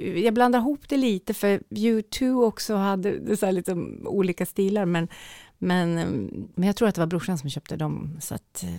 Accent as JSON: {"language": "Swedish", "town": "Njurunda", "region": "Västernorrland County", "country": "Sweden", "tie": "born or raised there", "said": "jag är ju uppvuxen i Njurunda utanför, och sen så hade vi så otroligt mycket musik och sport och aktiviteter, så mina föräldrar, de valde att flytta in till stan, till Sjönsmån, som är kanske 10 minuter max från Sundsvall City då."}